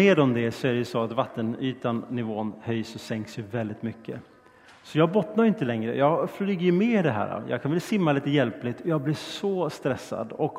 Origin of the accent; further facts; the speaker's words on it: Stockholm, Stockholm County, Sweden; Och jag är på sommarfritids i Stockholm där jag växte upp.